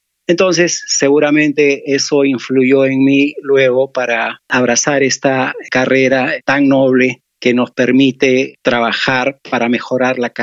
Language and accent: Spanish; Pomabamba, Ancash, Peru; born there; nací en Pomabamba hace 62 años ya